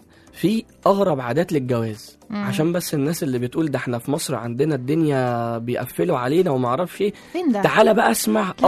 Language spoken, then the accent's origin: Arabic; China; أول حاجة مثلا عندنا في الصين حاجة اسمها شجرة العروسة.